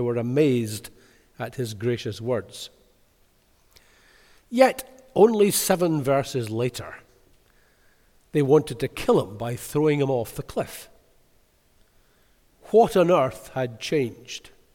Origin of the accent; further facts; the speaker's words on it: Kilmarnock, Scotland, United Kingdom; now in Wormit, United Kingdom; from Kilmarnock, not … of Fife or Wormit, where I now live, because I was born in Kilmarnock and I lived in and around there for the first 56 years.